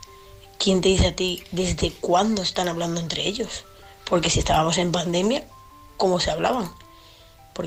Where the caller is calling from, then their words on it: Seville, Andalusia, Spain; de Sevilla.